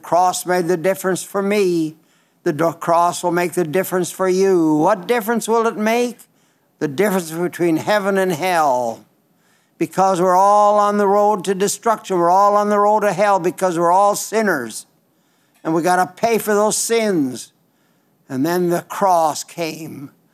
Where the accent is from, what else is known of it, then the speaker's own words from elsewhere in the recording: Belle Fourche, South Dakota, United States; Sturgis, South Dakota. This is my country. I was raised out in Belle Fouche. And it's just a wonderful, beautiful country.